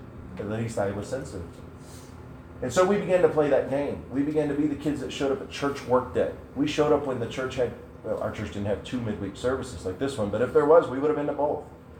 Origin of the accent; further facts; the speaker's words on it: Beaufort, South Carolina, United States; I grew up in Beaufort, South Carolina. Beaufort, South Carolina is a military town if there ever was one.